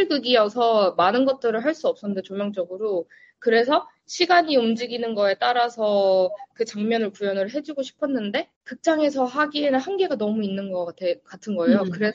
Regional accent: Seoul, South Korea; now in United States; 저 서울에서 나고 자라서 차를 안 타면 아무것도 갈수 없는 그 환경이 너무 힘든 거예요.

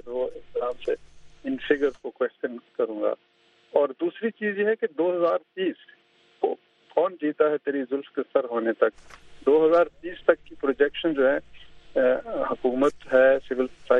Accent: Karachi, Sindh, Pakistan; moved away as an adult; now in United States; میں میرا تعلق کراچی سے ہے، میں 20 سال کا تھا جب میں ادھر آیا امریکہ میں

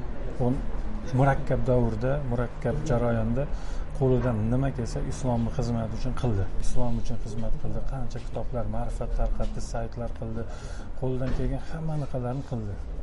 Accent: Tashkent, Uzbekistan; born there; Bolalarim misol uchun hammasi Toshkentda tug'ilgan, o'zim ham Toshkentda tug'ilganman.

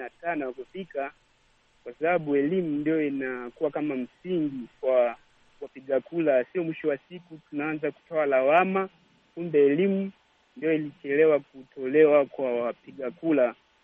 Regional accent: Kasulu, Kigoma, Tanzania; natokea Kasulu, Kigoma nchini Tanzania.

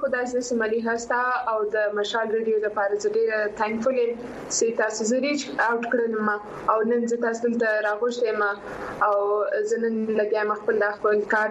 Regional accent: Quetta, Balochistan, Pakistan; also born or lived in Karachi; زه سی په کوټي کې پیدا شوم

